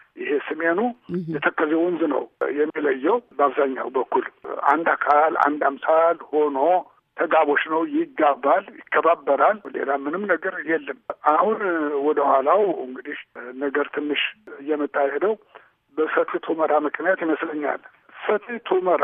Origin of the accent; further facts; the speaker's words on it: Gondar, Amhara, Ethiopia; born there; እንግዲህ ይቅርታ እንዳነሳሽው እኔ ጎንደር ነው የተወለድኩት። ከጎንደርም ስሜን አምባራስ የሚባለው አገር ላይ ነው የተወለድኩት። እንግዲህ ወልቃይት የእናቴ አገር ነው። በአባቴ ደግሞ ስሜንኛ ነኝ።